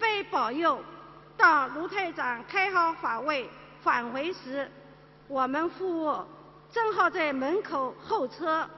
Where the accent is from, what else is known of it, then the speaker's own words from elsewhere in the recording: Shanghai, China; 我来自上海